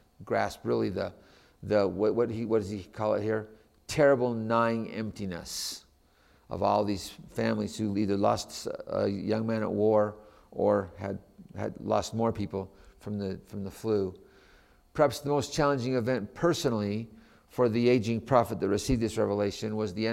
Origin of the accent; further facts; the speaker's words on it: Lehi, Utah, United States; I grew up in Lehi, Utah, and as a young man, I heard my state president talk about this